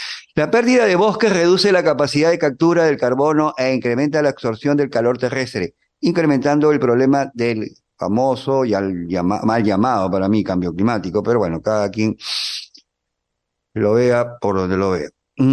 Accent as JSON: {"language": "Spanish", "country": "Peru", "said": "Aquí nomás en mi país, Perú, tenemos en el norte"}